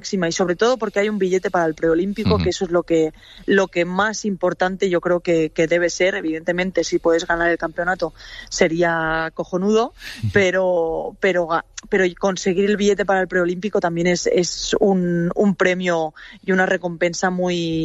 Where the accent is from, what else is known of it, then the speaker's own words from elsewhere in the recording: Catalonia, Spain; la tierra también nos tira, somos catalanas las dos, nos entendemos muy fácil